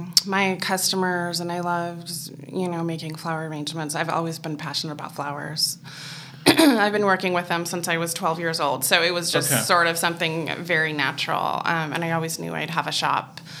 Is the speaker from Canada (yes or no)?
no; Olympia, Washington, United States; also born or lived in New Hampshire; I grew up in Olympia, Washington.